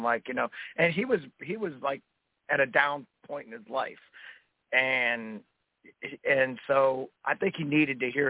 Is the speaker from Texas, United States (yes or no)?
no; Ohio, United States; also born or lived in Akron; See, my family's from Pennsylvania, so I grew up, even though I was born in Akron, Ohio, I grew up cheering on Penn State and all the Pittsburgh teams.